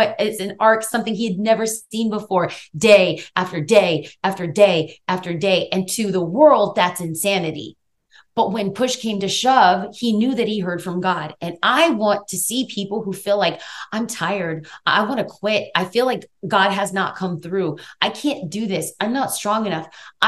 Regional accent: East Los Angeles, California, United States; So I grew up in East Los Angeles, California. I have like a very different upbringing, like I kind of mentioned before.

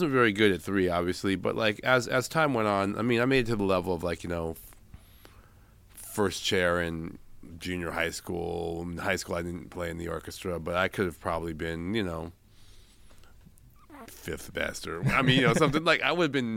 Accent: San Francisco, California, United States; born there; I was born in San Francisco. Yes, my grandparents were born in Hawaii. So we've been in the country for a long time.

